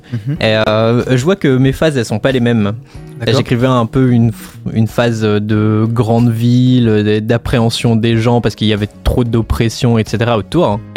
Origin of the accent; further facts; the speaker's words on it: Réunion, France; moved away as an adult; Ouais, c'est ouais. Ça, je viens de La Réunion de fou.